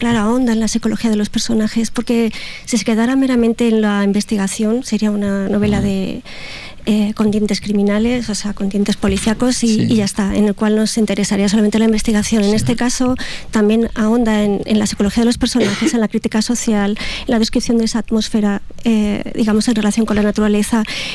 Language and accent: Spanish; Guadalajara, Castilla-La Mancha, Spain; sí, soy de Guadalajara, evidentemente